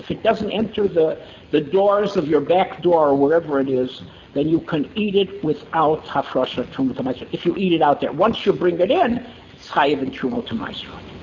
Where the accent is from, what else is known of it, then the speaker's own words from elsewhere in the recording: Chicago, Illinois, United States; I was very proud that in my hometown, the CRC, the Chicago Rabbinical Council